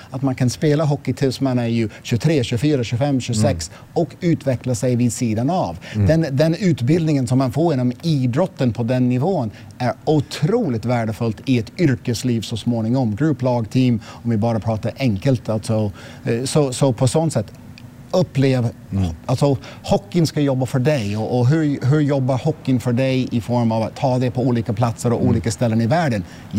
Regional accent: Ann Arbor, Michigan, United States; now in Sweden; har ju varit i min hemstad, Ann Arbor, Michigan

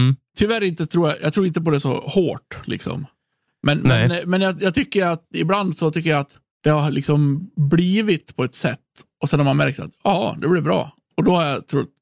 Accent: Gotland, Sweden; Jag är bott på, alltså jag är född på Visby i Björnbo.

